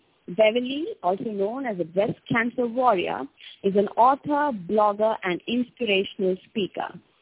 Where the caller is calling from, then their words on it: India; I'm joining you from India, and we're kicking off our talk show series in the new year with a discussion on breast cancer.